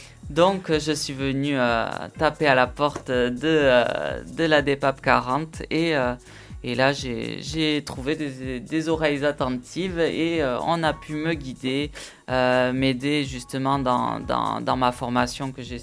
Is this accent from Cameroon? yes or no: no; Dax, Nouvelle-Aquitaine, France; j'ai bougé un peu entre temps, mais ouais. Je suis landais depuis toujours. Je suis né à Dax.